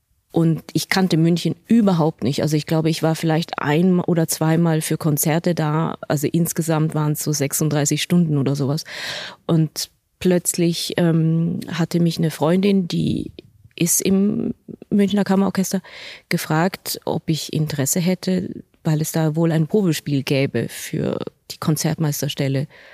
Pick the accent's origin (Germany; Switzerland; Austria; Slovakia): Switzerland; man kommt so aus dieser beschaulichen Schweiz. Also das ist ja natürlich meine Heimat